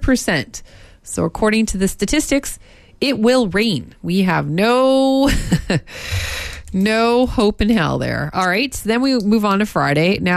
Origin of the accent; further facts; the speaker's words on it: Windsor, Ontario, Canada; I was raised on the Fahrenheit system. Being from a border town, being from Windsor, Ontario, we were just quasi-Canadian, quasi-American. Our identity was kind of blurred.